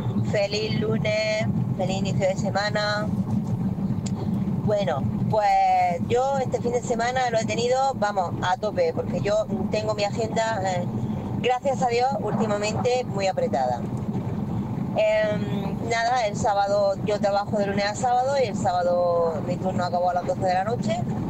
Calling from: Almería, Andalusia, Spain; de Almería

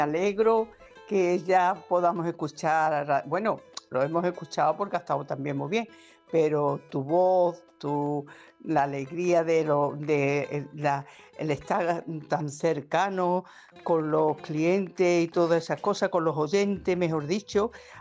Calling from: Aracena, Andalusia, Spain; de Aracena, Huerva.

